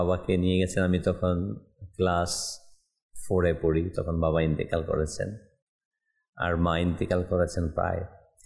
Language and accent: Bangla; Munshiganj, Dhaka Division, Bangladesh; born there; আমার জন্মস্থান হচ্ছে মুন্সিগঞ্জ জেলা, মুন্সিগঞ্জ সদর পৌরসভা, 5 নম্বর ওয়ার্ড, পশ্চিম দেওভোগ, যেটাকে বিক্রমপুর বলা হয় সেটা মুন্সিগঞ্জ।